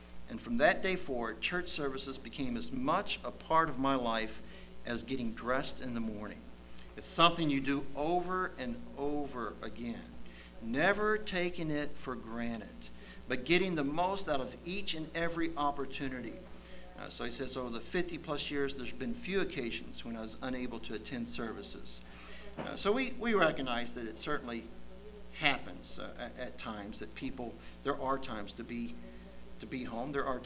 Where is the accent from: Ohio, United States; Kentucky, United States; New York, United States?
Kentucky, United States; Louisville; And my mother went through the same thing, and we grew up in Louisville, Kentucky.